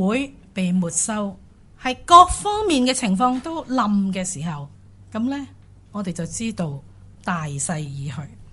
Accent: China; 咁咧就我初初就以为咧，我应该可以咧系避免得过，因为咧我系中国人

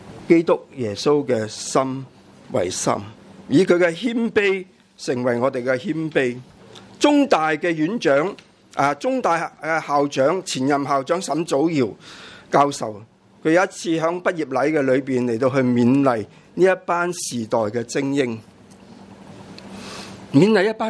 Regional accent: Hong Kong; 我有时都会见到我们香港人都很奇怪的

